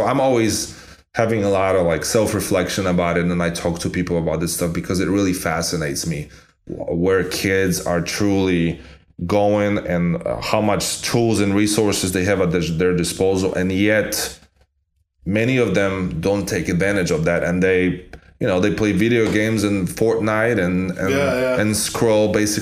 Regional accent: Poland; English is a second language; I remember growing up in Toland, there and his company FUBU was a lot of his clothes were being imported from US to Poland, like this cool gear.

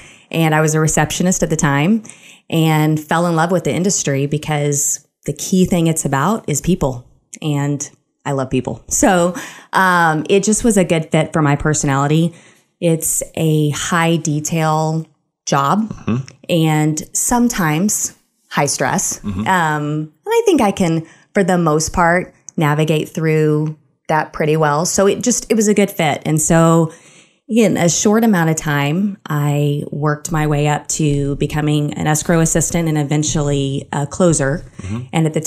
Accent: Plano, Texas, United States; So I was raised in Plano. My dad actually lives at the same house that I came home to as a baby.

